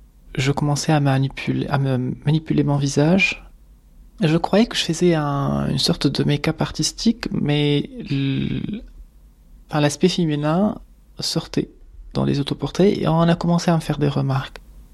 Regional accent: Tunisia; moved away as an adult; now in Paris, France; j'ai 39 ans. Actuellement, j'habite à Paris depuis 9 mois et je viens de la Tunisie.

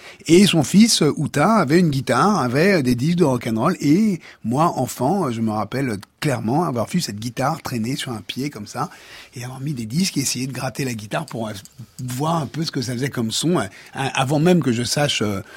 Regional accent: Neuilly-sur-Seine, Île-de-France, France; born there; Ouais, enfin, je suis né à Neuilly, mais j'y ai vécu peut-être 6 mois à peine.

